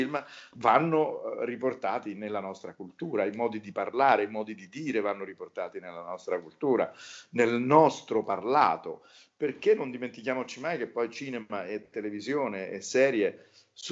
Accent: Lazio, Italy; accent: Roman; io stesso ho un accento romano che devo mitigare quando poi doppio

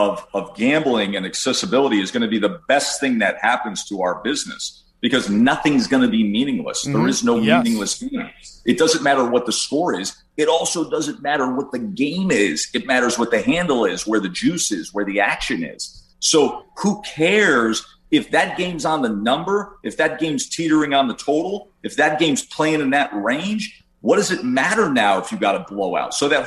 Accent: Schenectady, New York, United States; I grew up in Schenectady in New York. It doesn't take much of a Google search to understand the neighborhood I grew up in and who I grew up around.

